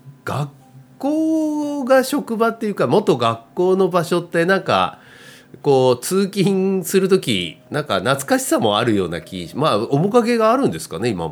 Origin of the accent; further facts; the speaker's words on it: Asahikawa, Hokkaido, Japan; born there; 僕も旭川生まれなんで盆地ですから、